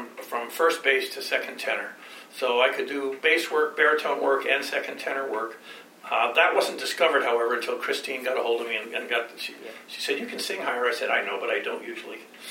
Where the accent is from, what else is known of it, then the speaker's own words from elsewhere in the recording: South East England, United Kingdom; which was back down to my hometown of Kent.